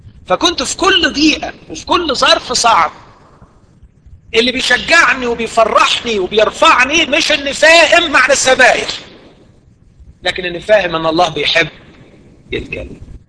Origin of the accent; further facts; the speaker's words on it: Egypt; وعيب عندنا في مصر